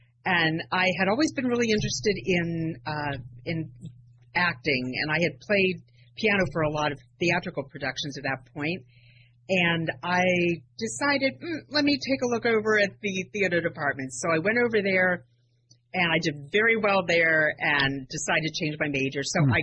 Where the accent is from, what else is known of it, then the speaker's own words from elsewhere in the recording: Harrington, Delaware, United States; I was born and raised in Harrington, Delaware, and I started piano lessons when I was 5 years old.